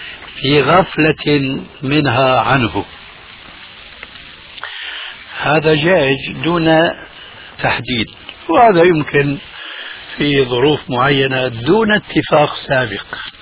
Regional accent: Syria; هذا يسمى عندنا في سوريا بالمشرقة، أي السطح الذي ينشر فيه أو عليه الغسيل

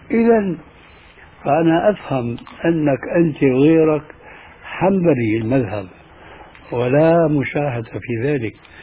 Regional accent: Syria; كما يقولون أيضا عندنا في سوريا بساط أحمدي

